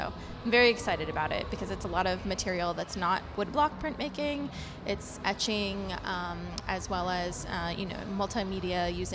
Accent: Los Angeles, California, United States; I am. I'm originally from Los Angeles.

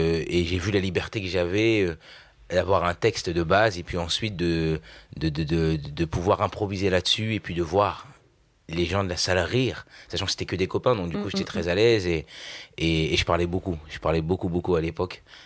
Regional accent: Vernon, Normandy, France; born there; J'ai 27 ans. Je suis né à Vernon, en Normandie.

